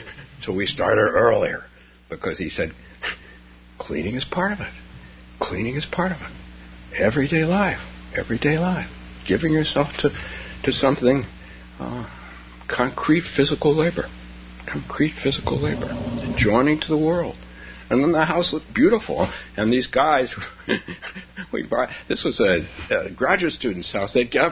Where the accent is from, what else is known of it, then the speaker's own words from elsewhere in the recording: Palo Alto, California, United States; So I started a Zen group many, many years ago in my hometown of Palo Alto with Stanford students.